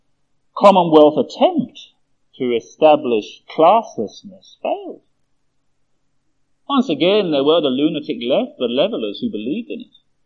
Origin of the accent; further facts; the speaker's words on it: West Ham, London, United Kingdom; the constituency I grew up in London, in West Ham.